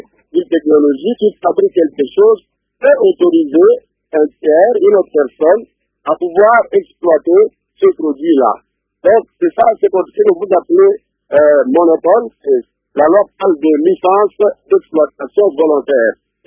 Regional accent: DR Congo; Chez nous, au Congo, en République démocratique du Congo

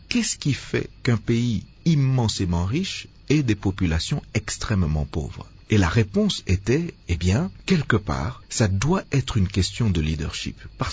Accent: Kinshasa, DR Congo; also born or lived in Belgium; Je suis né à Kinshasa, j'ai grandi en partie à Kinshasa et en Belgique. Je suis rentré à Kinshasa comme un jeune adulte

